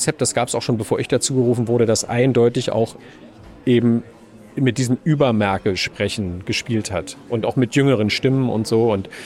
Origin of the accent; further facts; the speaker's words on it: East Germany, Germany; Und ich bin auch im Osten aufgewachsen